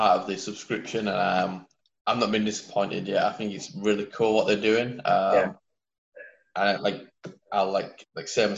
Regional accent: Huddersfield, Yorkshire and the Humber, United Kingdom; I'm from Huddersfield, yeah.

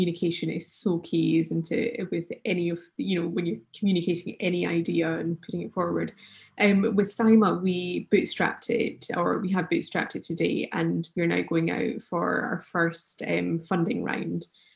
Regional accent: Scotland, United Kingdom; now in United States; So from the UK, and especially being Scottish, we're very, very self-deprecating.

